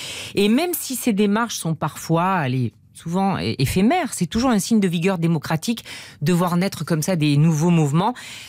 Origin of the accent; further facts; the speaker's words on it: France; chez nous, en France